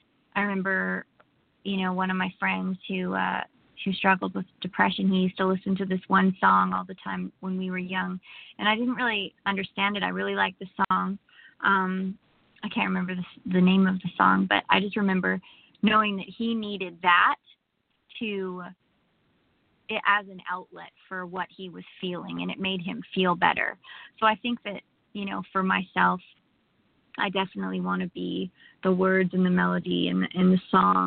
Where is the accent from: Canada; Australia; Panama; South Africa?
Canada; now in United States; I'm from Canada where it's cold about 8 months out of the year.